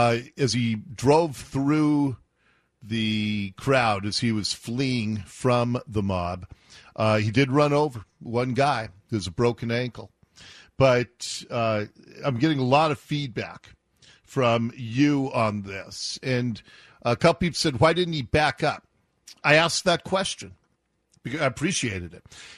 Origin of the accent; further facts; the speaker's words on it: Seattle, Washington, United States; born there; I was born in Seattle, raised my family in the city and just outside of the city, but have stayed in the region